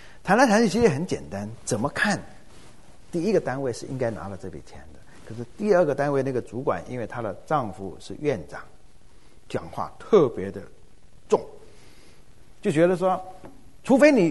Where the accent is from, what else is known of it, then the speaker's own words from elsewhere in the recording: Taiwan; 尤其台湾来的，我们台湾人是从小就读圣贤书的